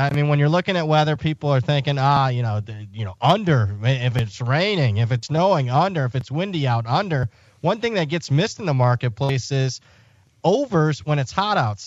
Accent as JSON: {"language": "English", "region": "Ohio", "country": "United States", "said": "but I'm from Ohio, and I could tell you when you kick a football in late August"}